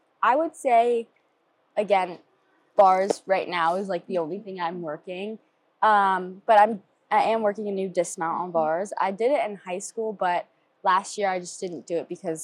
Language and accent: English; Annapolis, Maryland, United States; I'm a part of the Georgia gymnastics team. I'm a sophomore here and I'm from Annapolis, Maryland.